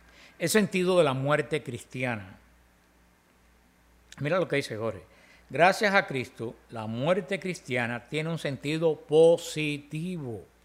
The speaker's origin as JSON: {"language": "Spanish", "country": "Cuba", "moved": "yes", "said": "Por ejemplo, cuando yo me fui de Cuba, yo no sabía cuándo iba a volver a ver a mi familia."}